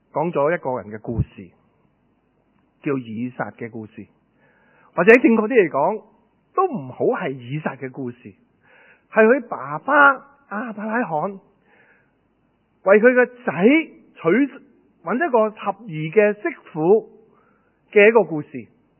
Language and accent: Cantonese; China; 當然啦，我中國人都唔會好陌生嘅